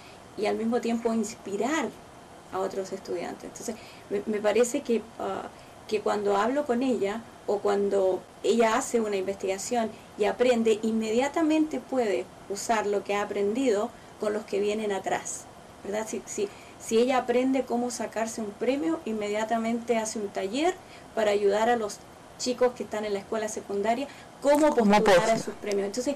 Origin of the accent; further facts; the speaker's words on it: Chile; moved away as an adult; cuando llegué a este país no hablaba inglés, que me vine de Chile después del golpe de Estado, 3 meses antes de recibir el título en la Universidad de Chile en Santiago